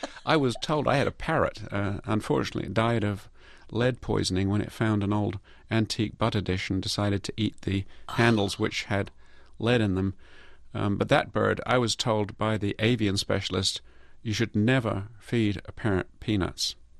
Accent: United Kingdom; because I came across from Britain

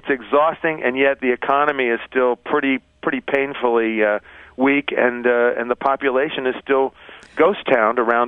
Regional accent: New England, United States; now in New Orleans, United States; it's not a sort of a civic guilt of the sort I grew up with in New England that I think exists to some degree in Quaker Philadelphia.

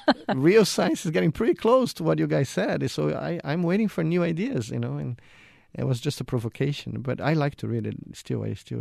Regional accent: Brazil; English is a second language; moved away as an adult; now in United States; I came from Brazil as a medical student, PhD student

